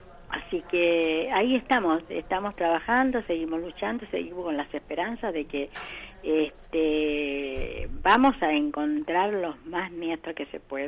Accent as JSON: {"language": "Spanish", "country": "Chile", "lives_now": "Argentina", "said": "porque nosotros somos chilenos"}